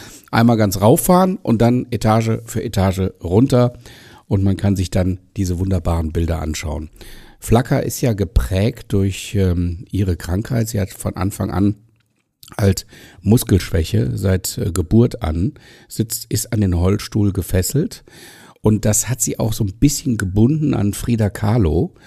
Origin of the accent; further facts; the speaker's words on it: Düsseldorf, North Rhine-Westphalia, Germany; born there; now in Cologne, Germany; ich bin ja hier gebürtiger Düsseldorfer und Wahlkölner